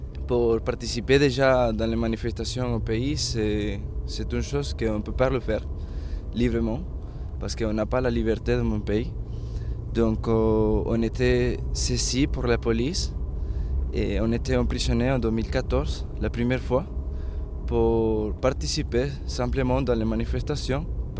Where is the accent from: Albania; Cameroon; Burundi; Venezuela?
Venezuela; French is a second language; moved away as an adult; now in France; Je viens de Venezuela, j'ai 23 ans.